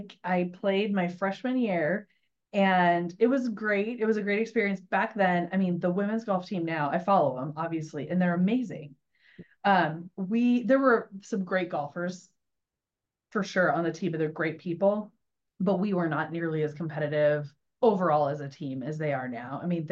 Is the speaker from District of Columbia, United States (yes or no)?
no; Kent, Washington, United States; I grew up in the Seattle area, in Kent, just south of Seattle. So in my whole family, like born and raised in Kent forever.